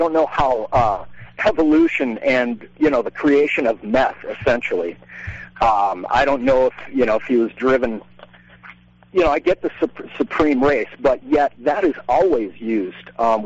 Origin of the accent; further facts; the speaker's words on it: Midwest, United States; I come from the Midwest, you know. I'm adapting to it in the desert.